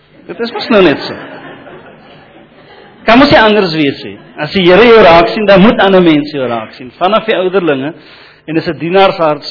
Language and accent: Afrikaans; Worcester, Western Cape, South Africa; julle, ek is van Woester. Ek is gebore in Woester. Ek is plaaslik hier van die Boland. Bietjie getoer in my lewe, maar nie veel nie. So weer terug.